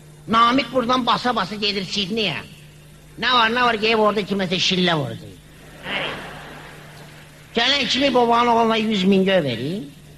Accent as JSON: {"language": "Azerbaijani", "region": "Baku", "country": "Azerbaijan", "said": "Biz Bakınıyız."}